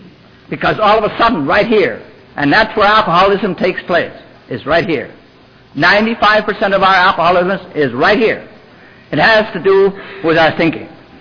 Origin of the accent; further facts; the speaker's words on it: Wisconsin, United States; Because once a year, I'm invited to speak in my hometown back in Wisconsin.